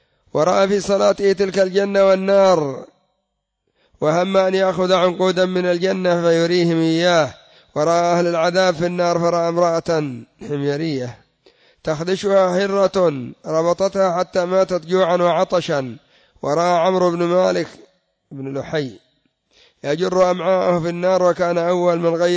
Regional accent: Yemen; منهم عندنا في اليمن

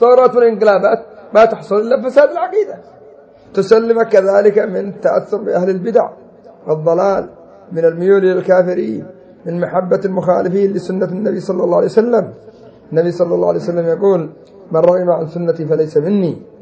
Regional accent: Yemen; هؤلاء مثلا المعتزلة الشيعة الذين عندنا في اليمن

